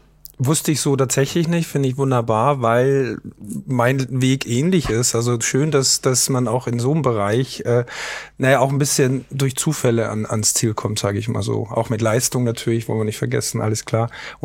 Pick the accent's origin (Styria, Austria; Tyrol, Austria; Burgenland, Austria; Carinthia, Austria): Styria, Austria; ich als Steirer sowieso, also ich war mal Steirer des Tages in einer Zeitung, einer kleinen Zeitung in der Steiermark